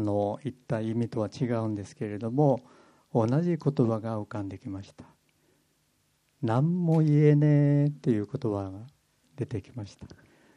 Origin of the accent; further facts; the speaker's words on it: Kyushu, Japan; 私は九州男児であんまり家事を手伝わないものでしたけれども